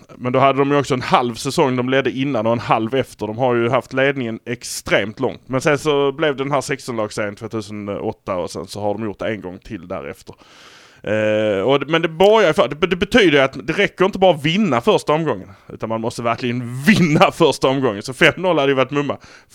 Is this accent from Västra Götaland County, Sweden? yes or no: no; Malmö, Skåne, Sweden; Vi kommer från Malmö. Vi är från Malmö.